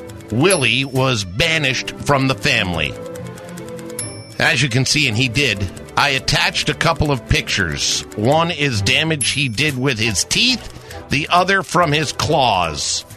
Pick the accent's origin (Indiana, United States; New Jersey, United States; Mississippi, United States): New Jersey, United States; I'm a transplant from New Jersey. Been here 9 months. Whoever I was talking to after I said I was from New Jersey